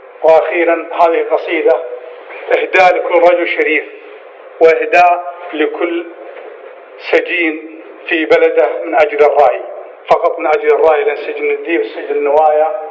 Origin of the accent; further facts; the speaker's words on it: Qatar; أنا مواطن قطري مسجون عند حكومتي وفي بلدي